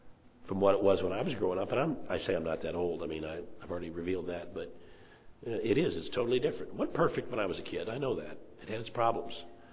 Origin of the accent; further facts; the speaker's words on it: Detroit, Michigan, United States; Look, I grew up in Detroit, and this country is not going to see the day when all the rights and the prejudice is gone.